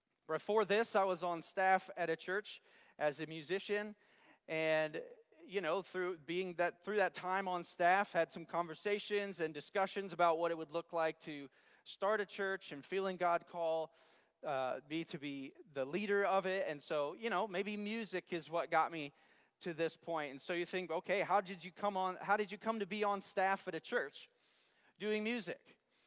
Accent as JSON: {"language": "English", "region": "Pennsylvania", "country": "United States", "tie": "born or raised there", "lives_now": "Iowa, United States", "said": "Is my story about growing up in Pennsylvania and eventually being a pastor here in Iowa"}